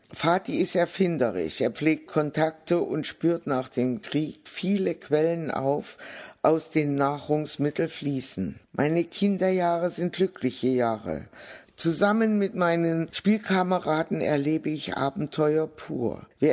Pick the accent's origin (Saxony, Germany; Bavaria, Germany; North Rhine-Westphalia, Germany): Saxony, Germany; Leipzig; born there; Ich bin 1942 in Leipzig geboren.